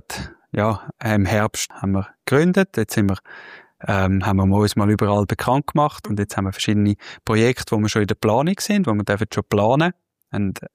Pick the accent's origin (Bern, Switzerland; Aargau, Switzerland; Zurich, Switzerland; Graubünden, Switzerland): Graubünden, Switzerland; Tersnaus; durch eine Gemeinde, wo ich aufgewachsen bin, Tersnaus, wo ich Olympiasieger geworden bin